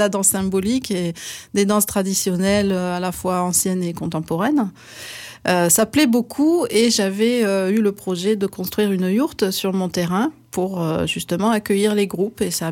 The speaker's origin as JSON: {"language": "French", "region": "Hauts-de-France", "country": "France", "tie": "born or raised there", "said": "Je pars dans le Nord parce que c'est ma région natale, et je l'aime beaucoup."}